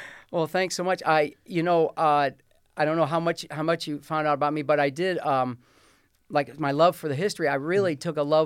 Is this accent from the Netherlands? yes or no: no; Perrysburg, Ohio, United States; all those years of growing up in Perrysburg, raising family